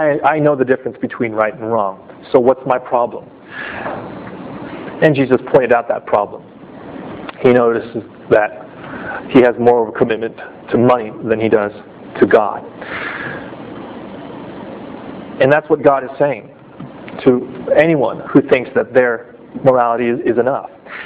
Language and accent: English; United States; now in Japan; the Japanese culture, in some ways, has better morals than where I grew up in America.